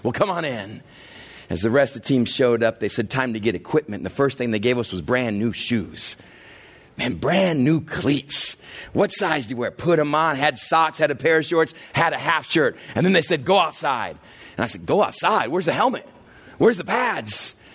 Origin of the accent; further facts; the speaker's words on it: Texas, United States; also born or lived in Waterloo, Iowa; And I remember growing up in Texas, how football was just so awesome. And then for a few years, those 3 or 4 years in middle school, we moved up to Waterloo, Iowa.